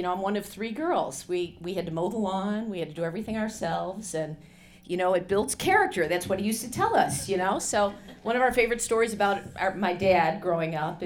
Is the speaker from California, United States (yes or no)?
yes; Burbank, California, United States; I grew up in Burbank, you heard that mentioned.